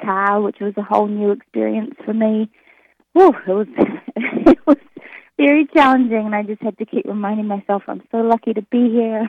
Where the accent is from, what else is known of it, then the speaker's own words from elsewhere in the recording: New Zealand; I'm from New Zealand, so I can handle a lot of rain because it never stops raining in New Zealand.